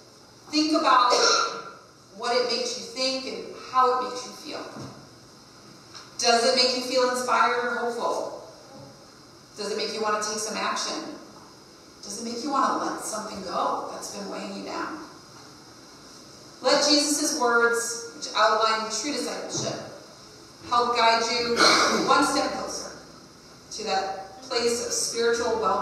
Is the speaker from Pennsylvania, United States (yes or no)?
no; Meriden, Connecticut, United States; and to the church community where I was raised in Meriden that taught me about compassion and service to others.